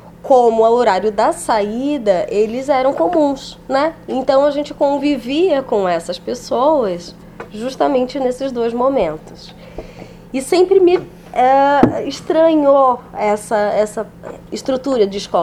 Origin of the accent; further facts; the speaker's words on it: Rio de Janeiro, Brazil; born there; eu nasci no Rio de Janeiro, né? E aí eu estudava numa escola pública municipal